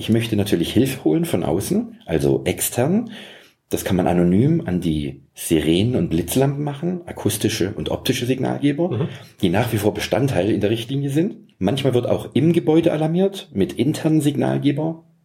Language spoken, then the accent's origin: German; Baden-Württemberg, Germany; und nicht nur als Schwabe, Energie sparen